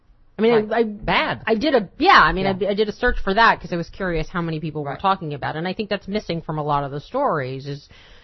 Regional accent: Florida, United States; Very proud of my home state.

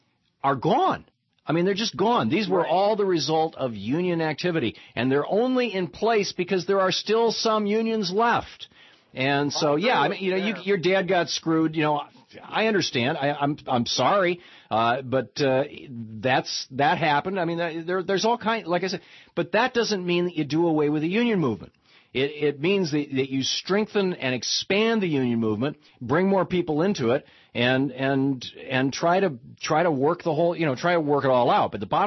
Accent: Lansing, Michigan, United States; the same thing happen to Flint, Michigan when I was growing up, a town just down the road from where I grew up in Lansing.

